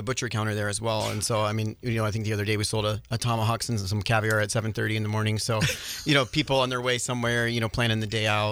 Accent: East Coast, United States; Yeah, you know, I grew up on the East Coast, so you don't see black cod at all.

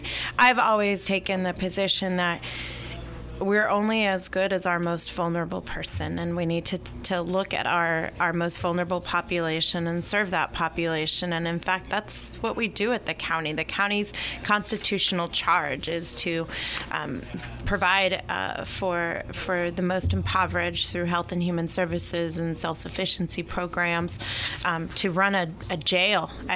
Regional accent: St. Helena, California, United States; now in American Canyon, United States; So I was born at the Queen of the Valley, and I grew up in St. Helena and Pope Valley, lived in Napa.

